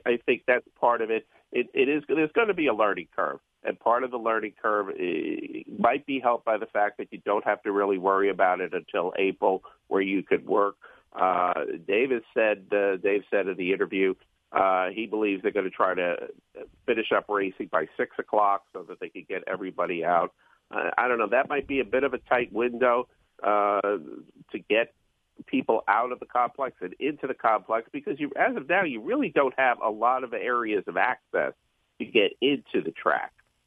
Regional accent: Queens Village, New York, United States; I personally remember from being old enough and growing up in Queens Village, yeah, that area was a congested city

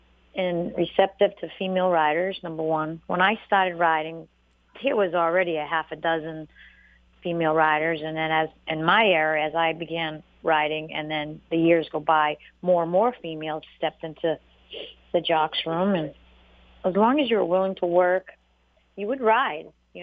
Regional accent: New England, United States; I'm from New England, so it's even more home.

